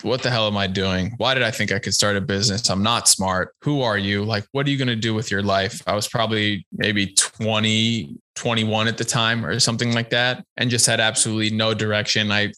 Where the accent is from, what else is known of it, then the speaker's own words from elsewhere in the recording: Los Angeles, California, United States; we grew up in LA. We grew up on Fairfax and Melrose and Santa Monica, Venice, all these types of places.